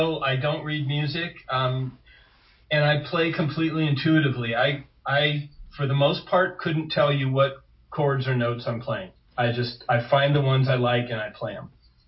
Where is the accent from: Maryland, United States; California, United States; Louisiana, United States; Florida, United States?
California, United States; Los Angeles; I grew up in West LA, right near the Santa Monica Airport, upper part of Mar Vista is where I grew up.